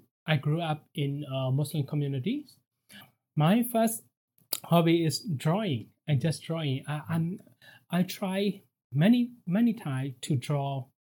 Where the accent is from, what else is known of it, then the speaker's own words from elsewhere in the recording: Daye, Myanmar; English is a second language; also born or lived in Yangon; I was born in Yangon, but I raised up in a small town called Daye. It is a little bit far from not. I think 8 hours away from Yangon. Yeah. And then I moved to Yangon. I was born in 1984, and then I moved to Yangon